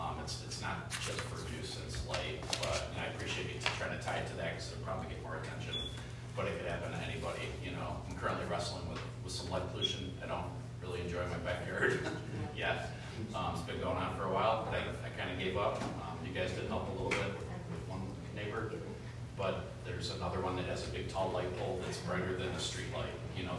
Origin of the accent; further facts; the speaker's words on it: New York, United States; now in Deerfield, United States; I grew up in New York, now I'm in Deerfield for a reason.